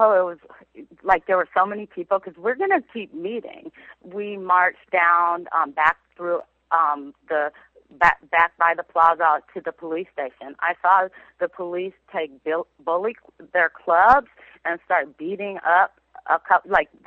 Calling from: Oakland, California, United States; Oh, thank you. I'm calling from Oakland.

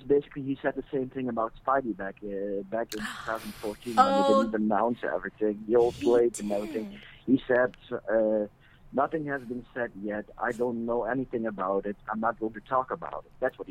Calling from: Netherlands; I'm calling all the way from the Netherlands, actually. I'm calling way overseas.

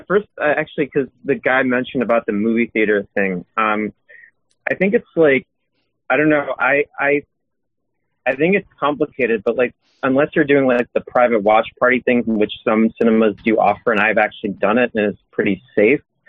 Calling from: Chicago, Illinois, United States; Hey, it's … from Chicago.

